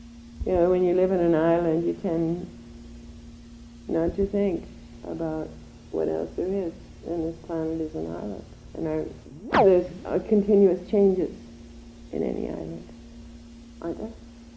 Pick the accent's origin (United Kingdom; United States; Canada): Canada; Calgary, Alberta; I was born and raised in Calgary. And I spent most of my summers on farms or ranches with my cousins and stuff.